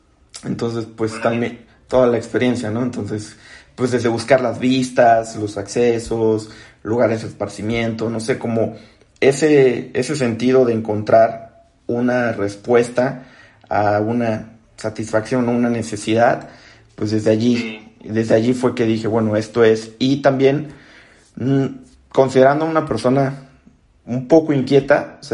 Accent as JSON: {"language": "Spanish", "town": "Acapulco", "region": "Guerrero", "country": "Mexico", "said": "Entonces, vine a la Ciudad de México con un tío que está en la parte de la ingeniería automotriz. Regresé a Acapulco"}